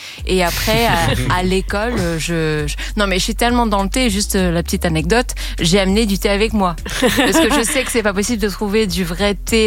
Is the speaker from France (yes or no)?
yes; France; moved away as an adult; now in United Kingdom; je n'ai pas la nationalité française. Bien que j'ai grandi en France, j'ai quitté la France quand j'avais 18 ans. Je me considère culturellement française